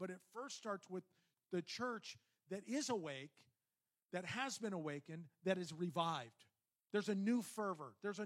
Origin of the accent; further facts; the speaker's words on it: Yorba Linda, California, United States; I was born in Yorba Linda. So, I mean, I've been here for, 50 years. I've been here in Yorba Linda.